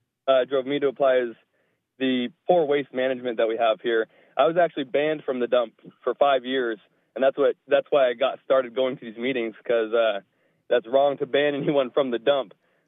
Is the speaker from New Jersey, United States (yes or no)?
no; Grants Pass, Oregon, United States; I was born and raised here in Grants Pass.